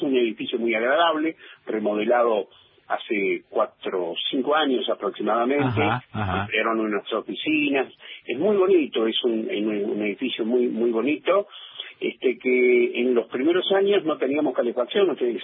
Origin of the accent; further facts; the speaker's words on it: Río Mayo, Chubut, Argentina; nacido y criado en este pueblo, en Río Mayo, y bueno, precisamente es un orgullo volver a mi pueblo. Estudiamos en Comodoro Rivadavia